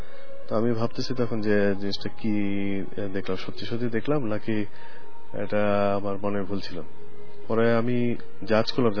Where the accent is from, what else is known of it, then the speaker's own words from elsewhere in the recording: Mymensingh, Mymensingh Division, Bangladesh; born there; আমি এর আগে 5 বছর আগে আমি যেখানে থাকতাম ময়মনসিংহে আমার জন্মস্থান